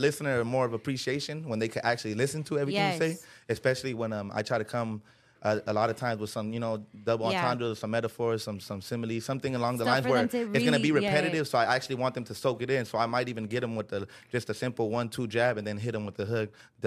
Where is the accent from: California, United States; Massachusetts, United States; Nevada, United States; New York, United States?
California, United States; Westmont; I'm from South Central Los Angeles. I'm from Westmont. You know what I'm saying? The double.